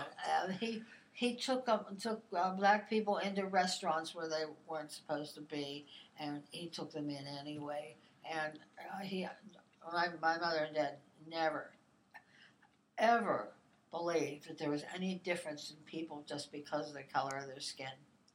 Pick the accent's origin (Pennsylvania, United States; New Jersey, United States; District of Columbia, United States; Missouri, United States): Pennsylvania, United States; Pittsburgh; also born or lived in Painesville, Ohio; I was born in Painesville, Ohio, on Lake Erie, on April 29, 1938. My father was an Episcopal priest, and we went where a church wanted him. And so we went from Painesville, Ohio, to Pittsburgh, and we lived there for years until 1960.